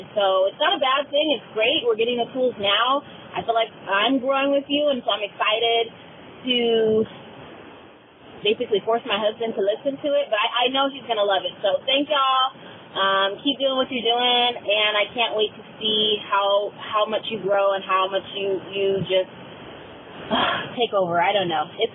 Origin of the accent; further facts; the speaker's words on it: Sacramento, California, United States; I'm from California, Sacramento.